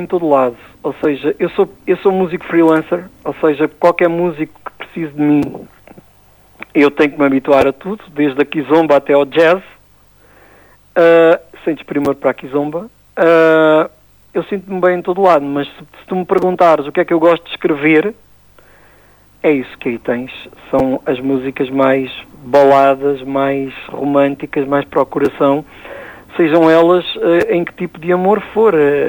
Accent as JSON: {"language": "Portuguese", "town": "Olhão", "region": "Algarve", "country": "Portugal", "tie": "born or raised there", "said": "O Algarve é a minha região, o Olhão é o meu colo, é a minha terra."}